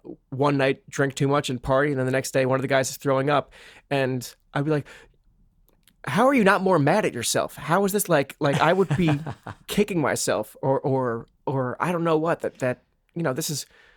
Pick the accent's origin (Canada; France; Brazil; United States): France; I'm from France.